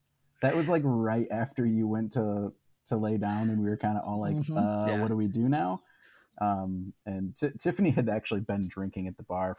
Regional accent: Michigan, United States; I'm from Michigan. Yeah, we went to a small town in Michigan, grew up in the same town.

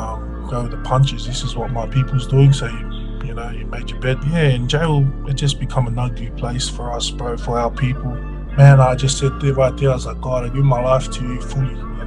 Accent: Mount Druitt, New South Wales, Australia; I'm from Sydney, Australia, and a place called Mount Druitt.

